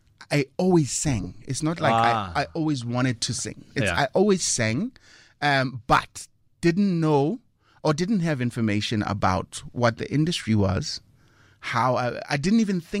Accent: Pretoria, Gauteng, South Africa; I think growing up in Pretoria is a place where I know they love music, especially R&B music.

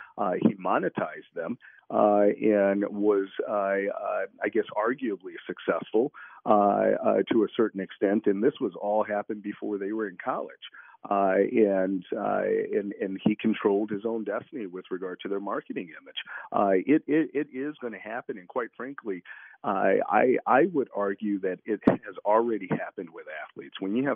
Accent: Detroit, Michigan, United States; also born or lived in Windsor, Ontario; Well, I grew up in Detroit. And so I tell everybody I'm an immigrant.

